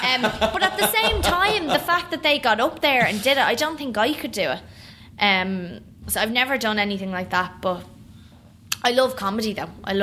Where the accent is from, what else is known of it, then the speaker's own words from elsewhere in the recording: New York, United States; born there; Yeah, I was born in the Bronx.